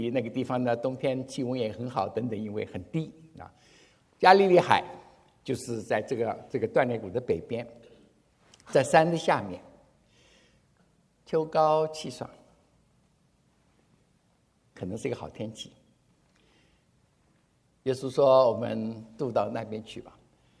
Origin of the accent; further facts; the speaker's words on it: Taiwan; 我在台湾长大，台湾台风多少多多少次台风